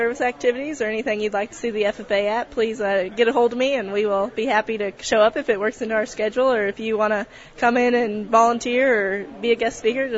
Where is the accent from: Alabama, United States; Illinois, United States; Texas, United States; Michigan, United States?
Illinois, United States; Jerseyville; So I grew up in the Jerseyville area. I actually went to Southwestern High School.